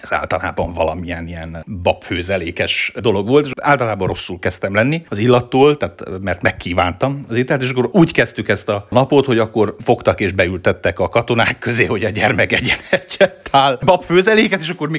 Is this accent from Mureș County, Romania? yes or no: yes; Târgu Mureș, Mureș County, Romania; a gyermekkoromat azt az Állián töltöttem, aki nem marosvásárhelyi, annak el kell mondani, ugye hát ez egy vásárhelyi negyed, ez igazából a Kárpátok sétánya